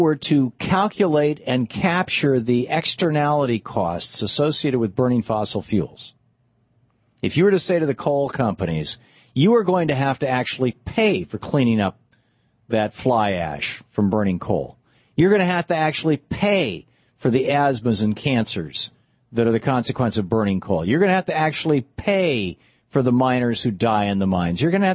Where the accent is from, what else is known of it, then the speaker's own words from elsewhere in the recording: Michigan, United States; When I was a kid growing up in Michigan, I've seen tornadoes off in the distance.